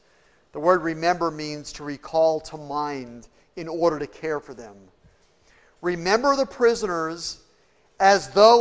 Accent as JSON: {"language": "English", "town": "Springfield", "region": "Missouri", "country": "United States", "tie": "born or raised there", "said": "I remember my grandmother we'd go to her house when I was growing up in Springfield, Missouri"}